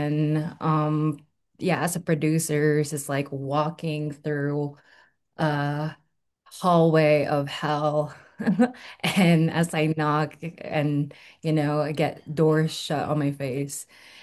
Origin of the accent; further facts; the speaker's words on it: San Luis Obispo, California, United States; I came from San Luis Obispo, which is in the central coast of California. It's paradise where we have nature, beaches, right? Hiking, great place to live.